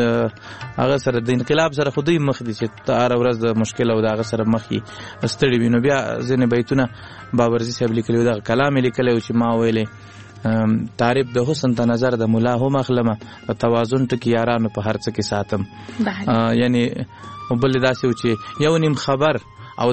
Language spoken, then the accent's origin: Pashto; Laghman, Afghanistan; also born or lived in Kunduz; زمونږ اصلا د لغمان ولایت یو بیا تلی کندوز ته د ناقلونو په دوره کې